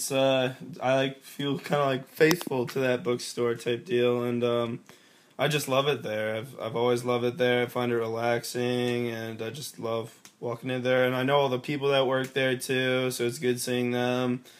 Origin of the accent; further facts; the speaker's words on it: Chantilly, Virginia, United States; now in Harrisonburg, United States; But my hometown is Chantilly, Virginia, and it's in Northern Virginia.